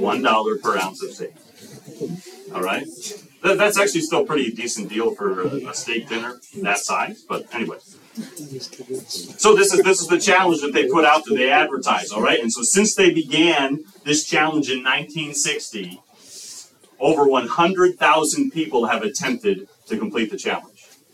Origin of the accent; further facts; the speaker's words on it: Chicago, Illinois, United States; Well, I grew up in Chicago, Illinois area, okay, so the suburbs of Chicago there. So I'm a Midwesterner.